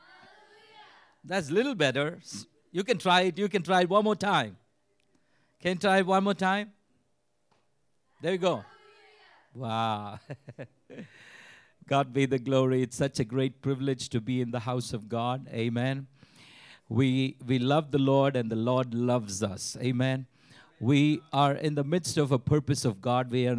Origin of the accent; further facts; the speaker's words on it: Bangalore, Karnataka, India; ഞങ്ങൾ ജനിച്ചു വളർന്നത് ബാംഗ്ലൂർ എന്ന് പറയുന്ന ഒരു പട്ടണത്തിലാണ്. And we were raised there